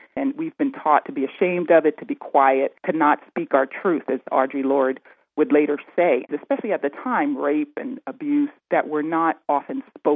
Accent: Memphis, Tennessee, United States; I think I was in the fifth grade growing up in Memphis

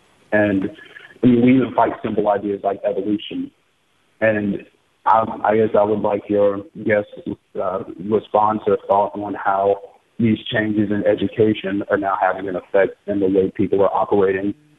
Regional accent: Tampa, Florida, United States; I'm in town this week.

